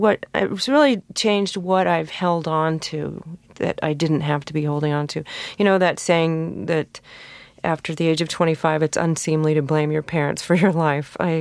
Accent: California, United States; You know, I was raised in Southern California. I grew up on rock and roll.

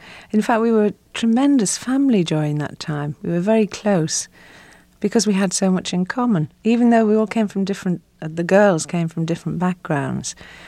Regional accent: Liverpool, North West England, United Kingdom; a Liverpool girl trying to emulate that sort of style was something else. I couldn't change my accent to French

